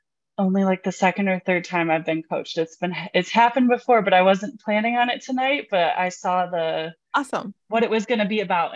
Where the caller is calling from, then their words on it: Michigan, United States; Northern Michigan.